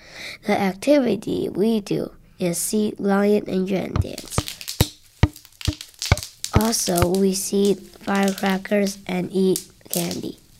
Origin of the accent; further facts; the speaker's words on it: China; We celebrate New Year because we are from China.